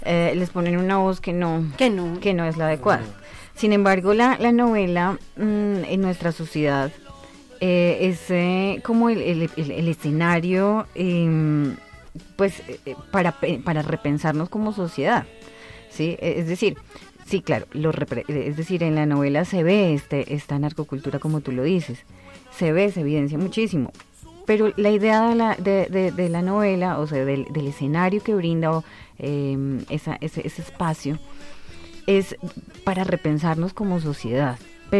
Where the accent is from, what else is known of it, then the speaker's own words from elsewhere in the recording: Colombia; ¿Cómo somos los colombianos?